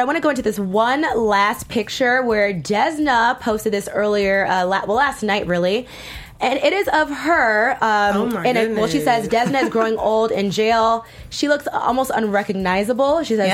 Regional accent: Virginia, United States; if you are on the East Coast area in Virginia Beach or North Carolina, VA is my hometown.

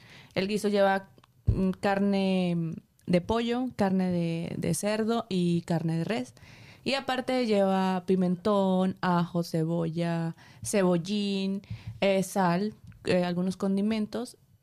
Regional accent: Venezuela; las palomitas, nosotros le decimos cotufas en Venezuela

